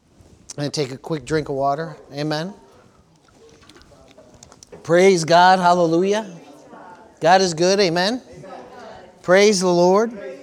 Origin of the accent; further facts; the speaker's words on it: Jamestown, New York, United States; You know, I grew up in Jamestown, New York, and Jamestown, New York was kind of centrally located.